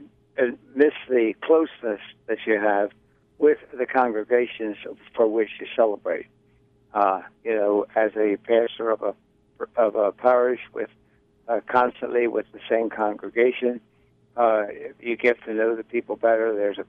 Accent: Baltimore, Maryland, United States; Born and raised in St. Dominic's Parish, out in Hamilton.

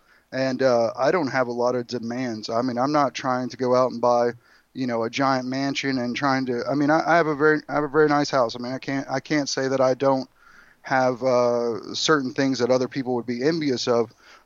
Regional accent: Alabama, United States; I'm from South Alabama. So like my family, they were farmers, but they were also merchants.

